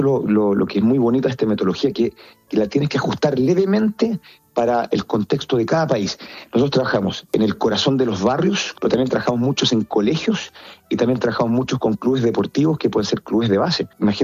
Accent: Chile; moved away; yo vine de Chile con Javi, Javiera.

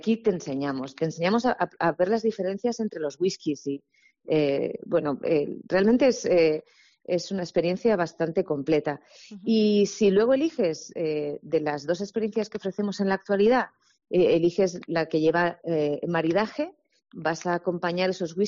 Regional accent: Segovia, Castile and León, Spain; yo, que soy de Segovia

